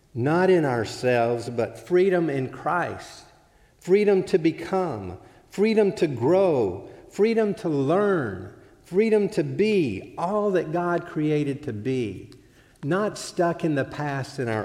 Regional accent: Alabama, United States; freedom from racial prejudice that was planted in me growing up in South Alabama

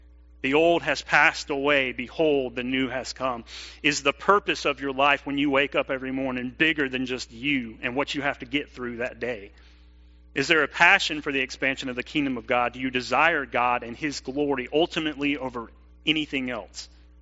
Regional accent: Opelika, Alabama, United States; Back when I was growing up in Opelika, Alabama, as a kid, as a teenager, it seemed like everybody around me was already a Christian.

